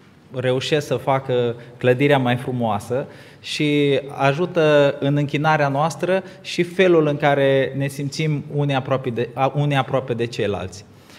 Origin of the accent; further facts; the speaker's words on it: Botuș, Suceava County, Romania; deloc sunt din Botuș, Bucovina